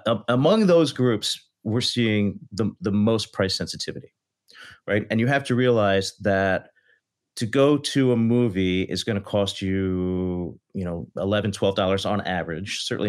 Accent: Philadelphia, Pennsylvania, United States; You know, I'm from Philadelphia, right?

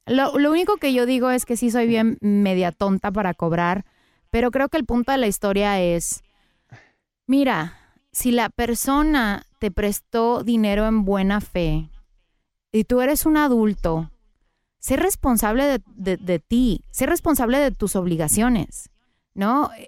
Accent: Los Angeles, California, United States; Somos dos locutores de Los Ángeles que se ponen a examinar lo que pasa en el mundo mundial

